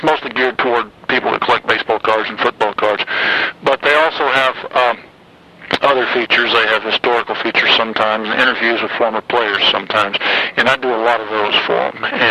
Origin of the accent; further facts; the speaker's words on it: Atlanta, Georgia, United States; I was raised in and around Atlanta, so we come from pretty much the same place.